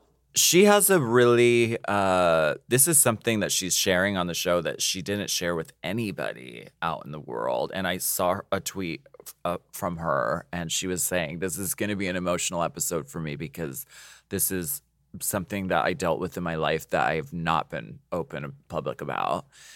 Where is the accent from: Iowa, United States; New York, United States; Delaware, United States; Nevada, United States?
New York, United States; I'm Italian. I'm from New York. Forgotten the gays. I'm Italian. It's funny. I'm Italian.